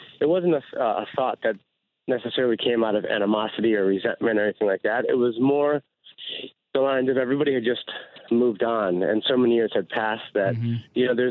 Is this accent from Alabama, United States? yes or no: no; Chicago, Illinois, United States; okay, you're from Chicago, I'm from Chicago, all right, we're good.